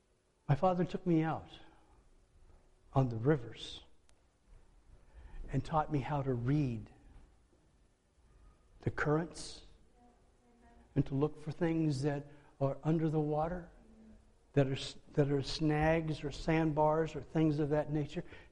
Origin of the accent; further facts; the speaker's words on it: Pittsfield, Illinois, United States; also born or lived in Hannibal; I said I was born in Hannibal, Missouri. I grew up in Pittsville, Illinois. It's a little town.